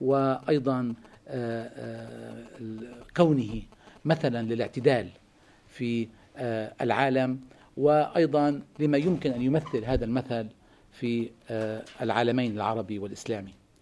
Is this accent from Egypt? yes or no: no; Lebanon; حرصنا على أن نظهرها نحن من لبنان في حاضرة الفاتيكان